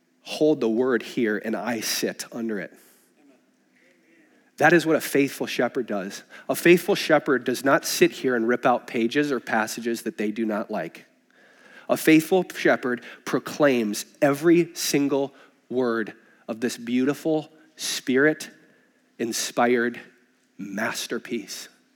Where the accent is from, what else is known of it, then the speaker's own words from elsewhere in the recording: Minneapolis, Minnesota, United States; You know, growing up in Minneapolis, a bunch of Scandinavians.